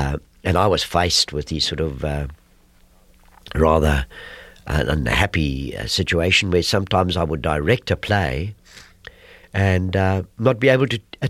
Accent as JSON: {"language": "English", "town": "Port Elizabeth", "region": "Eastern Cape", "country": "South Africa", "tie": "born or raised there", "said": "a group I worked with in my hometown of Port Elizabeth."}